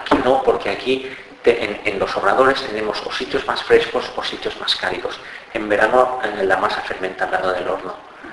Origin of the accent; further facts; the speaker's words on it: Badalona, Catalonia, Spain; born there; Yo vengo de familia panadera, nací en una panadería en Badalona, y era una panadería muy tradicional